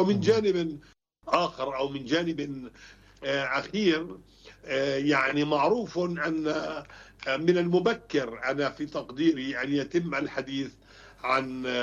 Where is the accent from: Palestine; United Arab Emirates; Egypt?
Palestine; كفلسطينيين